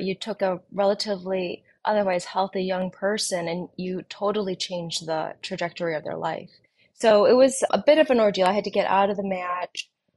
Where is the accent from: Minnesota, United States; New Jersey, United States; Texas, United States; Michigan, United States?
Michigan, United States; So a little bit about myself. I grew up in Michigan. I spent probably 8 years in Ann Arbor, Michigan, doing my undergrad and med school there.